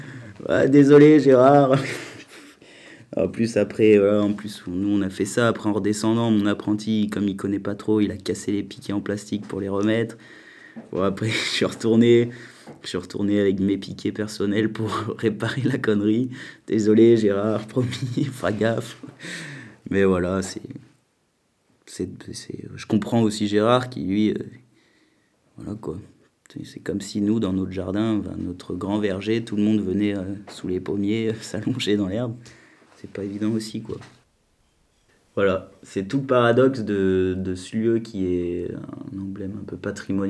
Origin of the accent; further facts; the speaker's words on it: Venon, Auvergne-Rhône-Alpes, France; Voilà, bah, j'ai grandi dans Venon, en courant dans les champs de partout avec les copains.